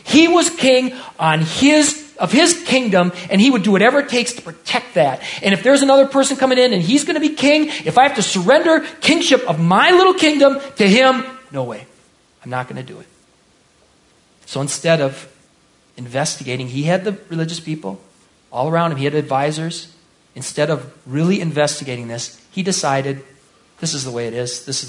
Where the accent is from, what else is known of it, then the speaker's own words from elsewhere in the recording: Hastings, Nebraska, United States; I grew up in Hastings, detasseling corn.